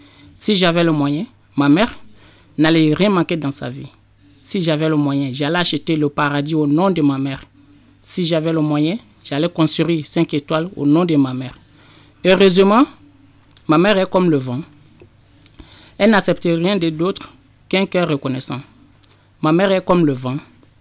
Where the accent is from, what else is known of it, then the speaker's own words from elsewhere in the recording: Côte d’Ivoire; also born or lived in Mali / Algeria / Libya / Italy; now in France; Je suis un Ivoirien, je suis parti de la Côte d'Ivoire en 2012 et je suis arrivé au Mali.